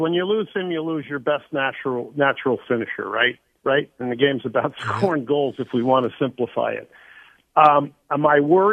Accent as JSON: {"language": "English", "country": "Argentina", "tie": "born or raised there", "said": "Just like, you know, I grew up in Argentina."}